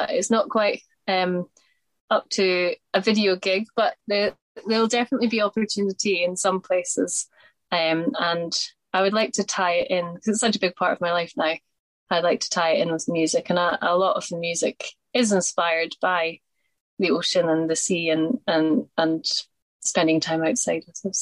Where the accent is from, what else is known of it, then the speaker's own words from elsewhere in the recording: Scotland, United Kingdom; we'll have a little pennant that says we're from Scotland up, I think, so that other people who are Scottish can come and wave hello.